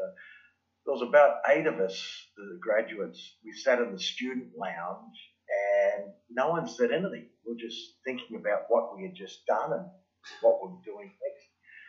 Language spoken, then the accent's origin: English; Sydney, New South Wales, Australia; I was born and raised in Sydney. In fact, in Bondi, I lived on the first row of houses in Bondi before it became so rich and famous